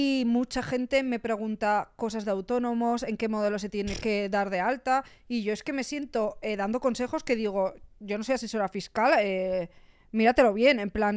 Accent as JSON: {"language": "Spanish", "town": "Pamplona", "region": "Navarre", "country": "Spain", "said": "para irte a tu casa, para los que no somos de Madrid. A mí me sale más caro ir a Pamplona que ir a una ciudad europea en un avión."}